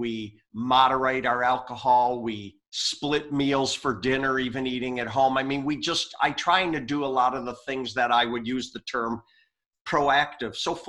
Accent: Minnesota, United States; now in Arizona, United States; I come down to Arizona from Minnesota and the healthcare costs like half here

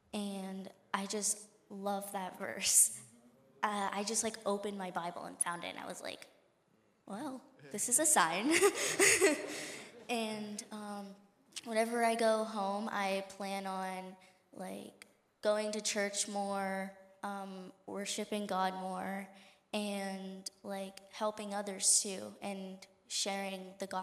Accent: Pennsylvania, United States; I'm 13 years old and I'm from Pennsylvania.

